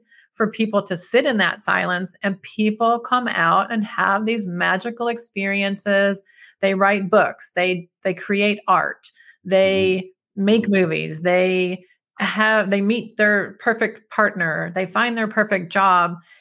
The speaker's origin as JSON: {"language": "English", "town": "Detroit", "region": "Michigan", "country": "United States", "said": "I'm an engineer from Detroit. Am I crazy?"}